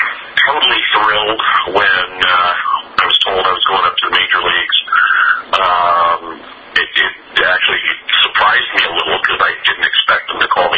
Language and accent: English; Houston, Texas, United States; No, I was born and raised in Houston.